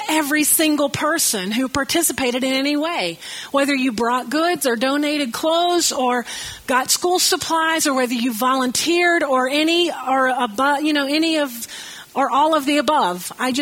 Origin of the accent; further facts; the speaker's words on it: the South, United States; I'm from the South, you know. I'm a flip-flop kind of girl.